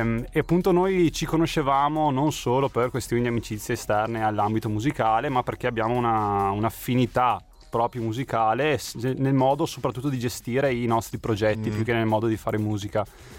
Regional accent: Thiene, Veneto, Italy; siamo tutti da Tiene o quasi e dintorni.

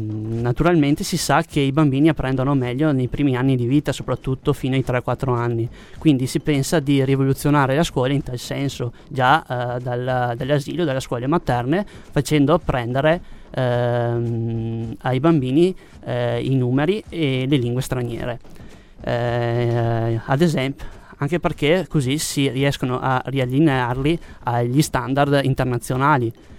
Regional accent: Veneto, Italy; first language Venetian dialect; Italian is a second language; Io sono della provincia di Vicenza, Vallagna.

